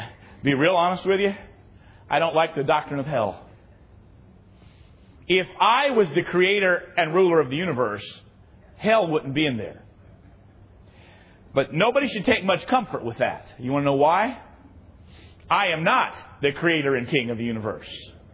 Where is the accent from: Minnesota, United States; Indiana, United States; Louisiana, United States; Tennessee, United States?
Indiana, United States; Indianapolis; Turned out the guy was not only from Indianapolis, my hometown, he went to the same grade school I did.